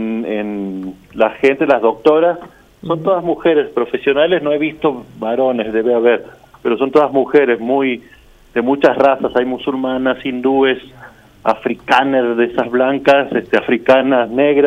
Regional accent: Santiago del Estero, Argentina; Del norte, de Santiago del Estero, la provincia una de las más lindas del país.

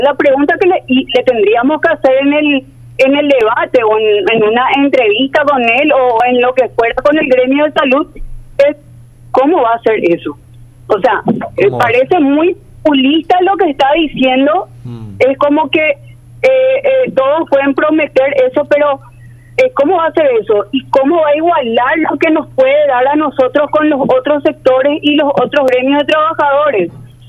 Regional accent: Paraguay; somos todos paraguayos

